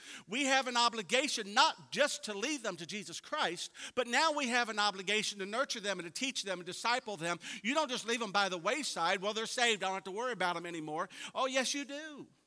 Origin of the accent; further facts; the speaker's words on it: Clifton, United States; I grew up, actually, as a kid, I grew up in Clifton, so I was a city boy.